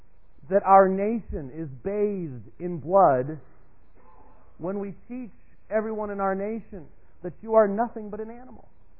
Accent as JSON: {"language": "English", "town": "Minneapolis", "region": "Minnesota", "country": "United States", "tie": "born there", "said": "Actually, I was born in Minneapolis, so I do remember a little bit about it, but haven't been there in a long time."}